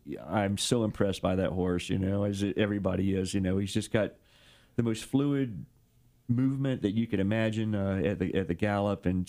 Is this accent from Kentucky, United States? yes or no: yes; Lexington, Kentucky, United States; now in California, United States; in my hometown in Lexington, there's a lot of equine law firms